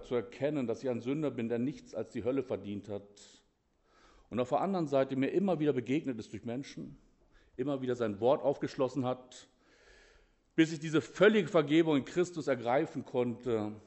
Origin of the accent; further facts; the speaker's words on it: Northern Germany, Germany; Aber ich bin Norddeutscher, bekennender Norddeutscher